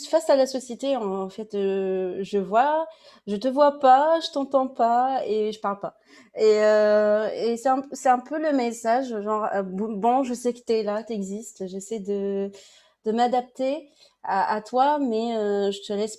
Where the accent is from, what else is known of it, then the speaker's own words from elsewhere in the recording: Tunisia; moved away; prévu d'aller chez moi en Tunisie. J'ai écrit une chanson, une nouvelle chanson. J'ai écrit ici parce que j'avais un peu le mal de pays et ça m'a rappelé un peu mes origines